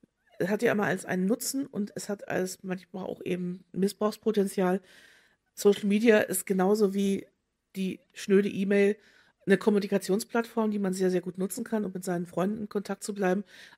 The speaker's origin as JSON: {"language": "German", "region": "Hamburg", "country": "Germany", "tie": "born or raised there", "said": "ich habe meine Kindheit und Jugend in der Hamburger öffentlichen Bücherhalle verbracht."}